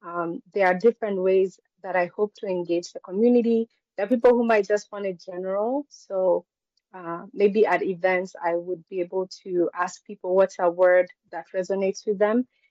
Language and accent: English; Kenya; moved away as an adult; I'm born and raised in Kenya, moved here when I was 18, and have been pursuing poetry and writing through various means.